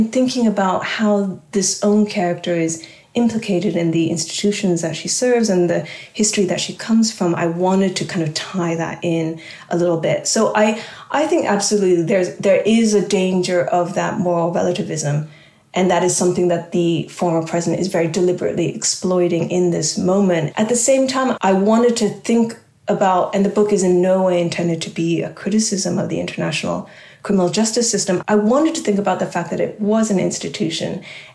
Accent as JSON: {"language": "English", "region": "California", "country": "United States", "tie": "born or raised there", "said": "I always remember I grew up in California"}